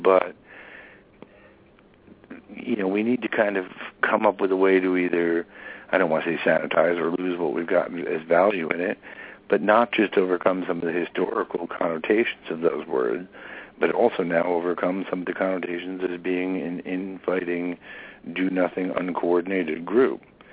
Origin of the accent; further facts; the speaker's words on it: Northeast, United States; and I come from the Northeast.